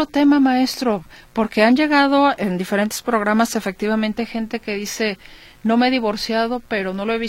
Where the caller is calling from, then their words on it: Ocotlán, Jalisco, Mexico; Ella vive en Estados Unidos y yo aquí en Ocotlán, Jalisco. Mi pregunta, ¿es complicado para divorciarse por ello? … de Ocotlán, Jalisco.